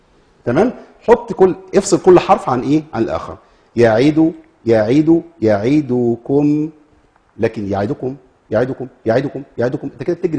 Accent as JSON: {"language": "Arabic", "country": "Egypt", "said": "عندنا في مصر"}